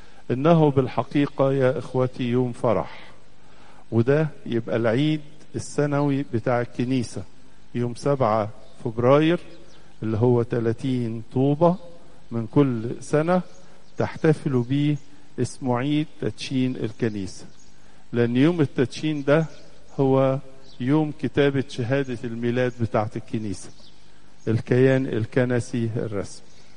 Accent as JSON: {"language": "Arabic", "country": "Egypt", "said": "هذه المحبة التي تجمعنا جميعا كمصريين."}